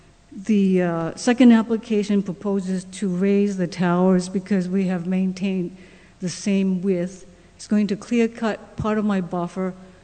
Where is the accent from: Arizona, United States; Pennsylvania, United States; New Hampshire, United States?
New Hampshire, United States; Northfield; I'm from Northfield, which is really, to me, in the middle of the state